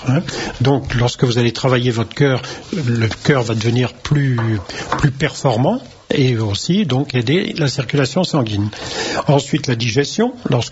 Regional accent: Brittany, France; En tant que bon breton, moi j'avais mes grands-parents qui habitaient à Guingamp.

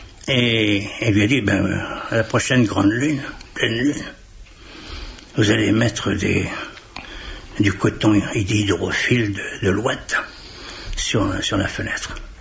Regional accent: Concarneau, Brittany, France; je venais de Concarneau. Et je butais beaucoup sur les C et sur les K

